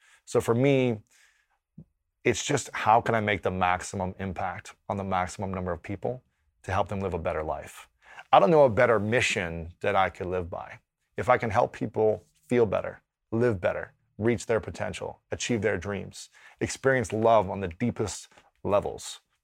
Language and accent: English; Ohio, United States; And that was very challenging growing up in Ohio as a straight man.